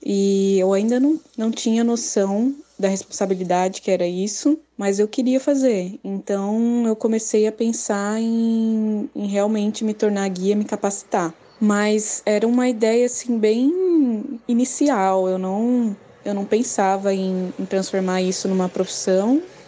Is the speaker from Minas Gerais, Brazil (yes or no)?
no; São Paulo, Brazil; eu sou de São Paulo, nasci em São Paulo, mas a minha família, meu pai veio do Paraná e minha mãe veio da Bahia.